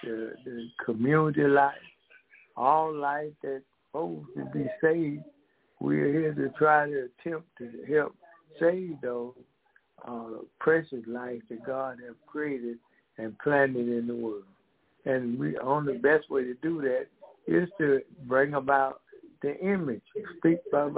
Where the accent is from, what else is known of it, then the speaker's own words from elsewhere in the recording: Decatur, Georgia, United States; we come out of, we are from Decatur, Georgia, that's right outside of Atlanta, Georgia, bringing this message of truth to the human family.